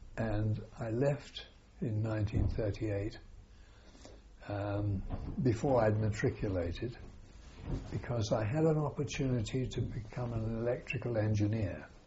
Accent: Thornton Heath, London, United Kingdom; born there; I was born in England, in Thornton Heath, Surrey, in 1922. My father was a New Zealand soldier.

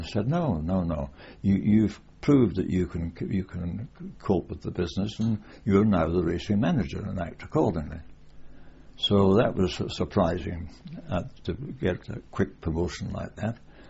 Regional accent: Kilmarnock, Scotland, United Kingdom; I was born in Kilmarnock in Ayrshire, and I was born on the 16th of July, 1916. I was educated at Kilmarnock Academy

